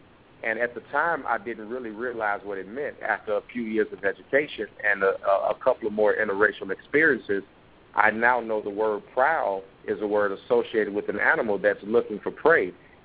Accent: Gary, Indiana, United States; I was born and raised in Gary, Indiana, and I know crime and have witnessed it and grew up around it all too well.

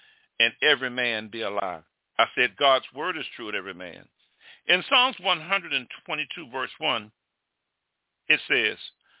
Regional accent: United States; Now, I'm going to talk about America, because I'm an American veteran.

